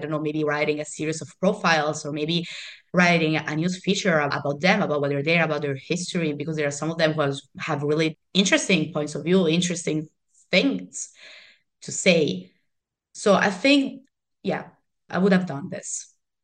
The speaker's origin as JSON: {"language": "English", "town": "Rome", "region": "Lazio", "country": "Italy", "second_language": "English", "said": "I'm from Rome. Not exactly Rome, I live near in the surroundings."}